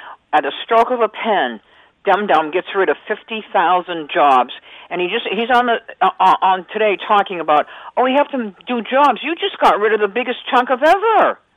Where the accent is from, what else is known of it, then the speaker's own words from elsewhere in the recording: New Hampshire, United States; I'm from New Hampshire, and our heating oil has already gone up like 30 cents.